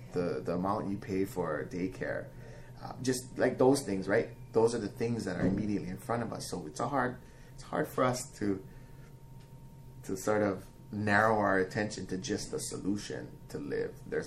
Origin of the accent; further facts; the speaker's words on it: Hawaii, United States; wait, I'm Hawaiian. I'm in this space.